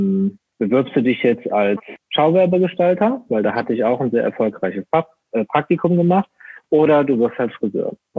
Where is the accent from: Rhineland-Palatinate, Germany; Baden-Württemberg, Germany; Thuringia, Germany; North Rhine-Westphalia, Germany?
Rhineland-Palatinate, Germany; also ich komme aus Rheinland-Pfalz, das war da in der Gegend schon was Besonderes, wenn du Weltmeister warst.